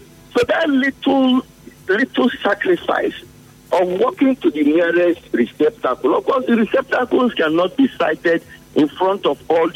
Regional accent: Port Harcourt, Rivers, Nigeria; I grew up in Port Harcourt. I was born and bred here.

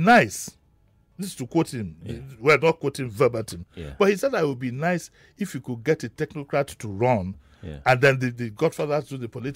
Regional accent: Nigeria; What concerns me more as a Nigerian

